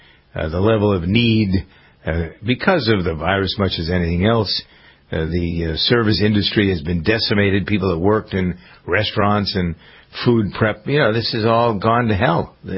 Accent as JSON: {"language": "English", "town": "Framingham", "region": "Massachusetts", "country": "United States", "tie": "born or raised there", "said": "There's a food bank here in Framingham, my hometown"}